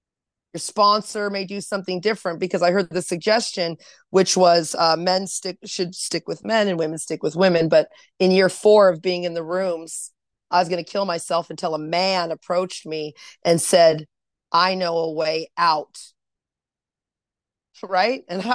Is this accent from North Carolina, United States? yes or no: no; Anaheim, California, United States; now in Toronto, Canada; I'm from California, Orange County, Anaheim to be exact, Disneyland to be exact.